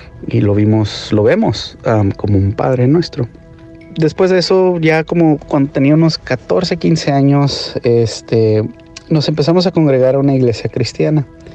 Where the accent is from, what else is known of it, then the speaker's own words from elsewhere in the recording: San Diego, California, United States; born there; yo nací en Estados Unidos, en San Diego, California. Y me crié pues con mi hermano Arturo, que es 7 años menor que yo, y mi mamá.